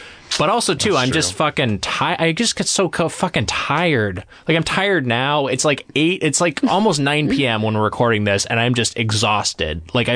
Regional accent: Lakewood, California, United States; I'm from Southern California. Oh. From Lakewood, California is where my parents' house was, and it's where I grew up, and then I went to school in Long Beach.

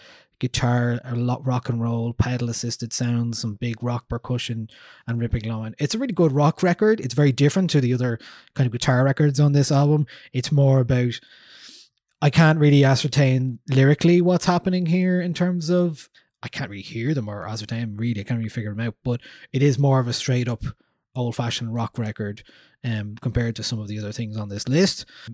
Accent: Newbridge, Kildare, Ireland; just because I'm from Newbridge in Kildare

